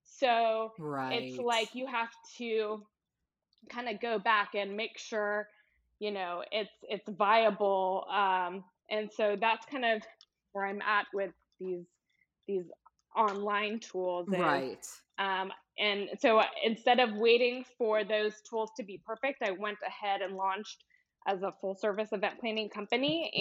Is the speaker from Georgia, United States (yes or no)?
no; Houston, Texas, United States; So I'm originally from Houston, and I went away for college.